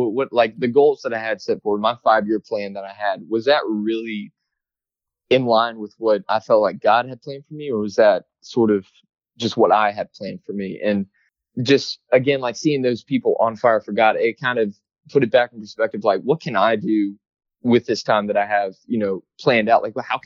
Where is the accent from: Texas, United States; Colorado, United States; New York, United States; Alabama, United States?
Alabama, United States; Birmingham; But I grew up in Birmingham, Alabama, right down the street from famous Packers quarterback Bart Starr.